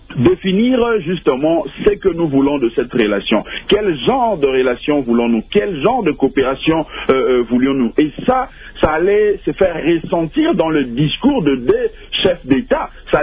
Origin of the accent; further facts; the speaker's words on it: DR Congo; nous, en tant que Congolais, nous ne pouvons pas compter sur la Belgique